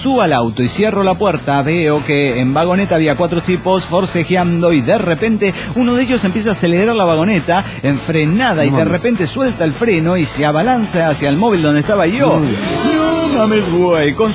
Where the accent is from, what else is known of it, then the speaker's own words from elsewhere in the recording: Mexico City, Mexico; Y es que sí soy del DF, aunque no vivo ahí.